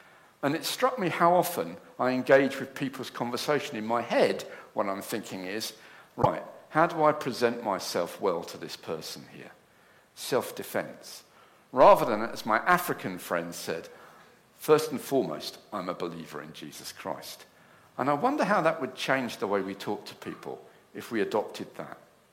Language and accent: English; South East England, United Kingdom; I was brought up in Kent.